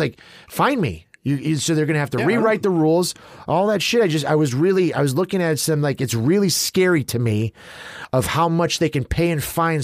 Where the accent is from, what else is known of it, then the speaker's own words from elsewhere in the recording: Midwest, United States; I was that kind of kid. Growing up in the Midwest, when you hear the tornado siren, the first reaction for most people is to go into the basement.